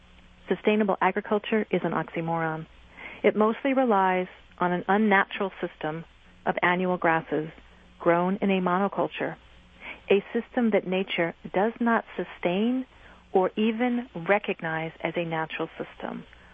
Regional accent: East Coast, United States; I'm from the East Coast, so I can do this.

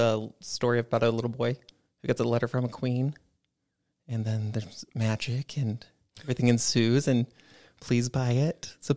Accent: Kearns, Utah, United States; also born or lived in Riverton; Originally born and raised on the west side. So I was born and raised in Kearns, and then I moved to Riverton at a very young age, and that's where I currently am still.

